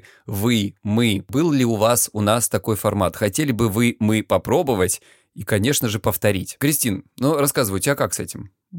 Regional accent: Krasnodar Krai, Russia; now in Lisbon, Portugal; мне 38 лет, я психолог, я мужик, я лысый, я с Кубани. Я с Кубани, видишь, автоматически сказал. И я из Лиссабона теперь уже.

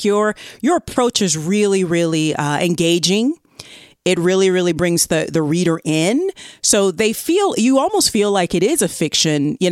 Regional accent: the South, United States; accent: Southern; my Southern accent does butcher a lot of English things and French stuff

